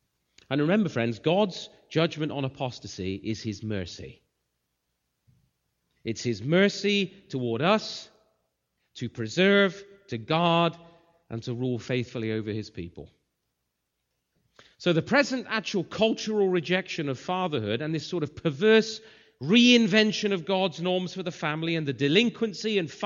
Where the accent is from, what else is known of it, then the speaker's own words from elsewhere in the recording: England, United Kingdom; I'm from England